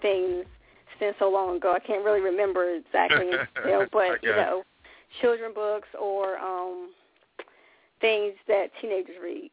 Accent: Suffolk, Virginia, United States; also born or lived in South Carolina / Hawaii; I am from Virginia, VA, the Suffolk, Hampton Roads area in Virginia.

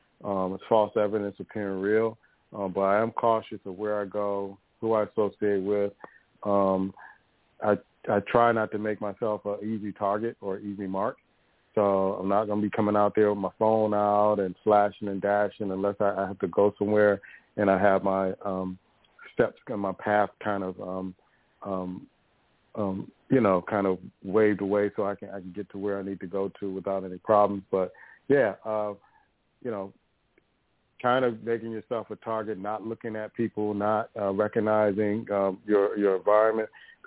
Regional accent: East Coast, United States; I grew up in the East Coast, it's like that you were kind of taught that from day one.

